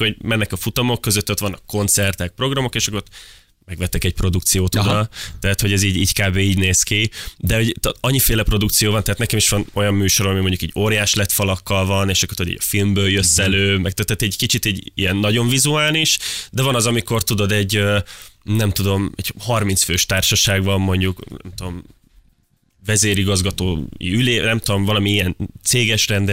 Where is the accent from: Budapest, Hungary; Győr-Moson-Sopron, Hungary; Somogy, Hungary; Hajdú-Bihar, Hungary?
Győr-Moson-Sopron, Hungary; Kapuvár; Vidéki vagyok, igen. Én Kapuváról jöttem, ez egy 10 000 fős kisváros